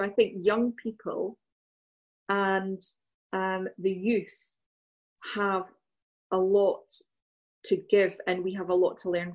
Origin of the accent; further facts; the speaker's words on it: Scotland, United Kingdom; I've got a really strong identity. You know, I, in many ways, I'm Scottish, but I have a heritage that is different.